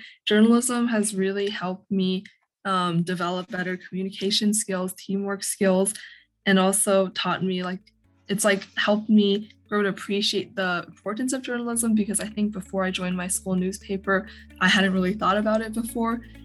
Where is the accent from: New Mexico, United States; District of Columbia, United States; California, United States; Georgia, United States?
Georgia, United States; Johns Creek; I'm from Johns Creek, Georgia, near Atlanta, and I'm the editor-in-chief of The Messenger at Northview High School.